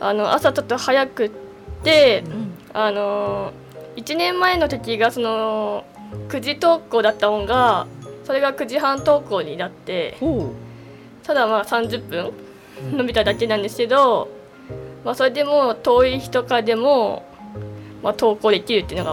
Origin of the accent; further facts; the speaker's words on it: Otaru, Hokkaido, Japan; 生まれも育ちも小樽です。